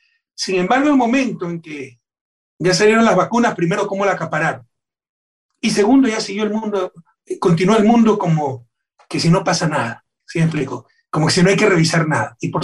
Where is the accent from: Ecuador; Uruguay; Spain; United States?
Ecuador; en mi país dejan, con pena tengo que decir, mucho que desear las organizaciones sociales